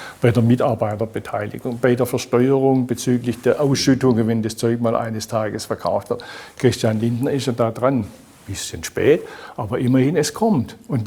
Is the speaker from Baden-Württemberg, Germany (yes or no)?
yes; Baden-Württemberg, Germany; Es gibt nirgends so viele wie in meiner Heimatregion. Nirgends so viele wie in Baden-Württemberg.